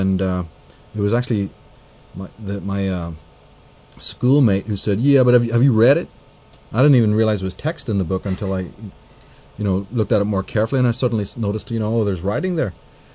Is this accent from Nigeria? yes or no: no; Ireland; there's me living in Ireland, you know, growing up in Ireland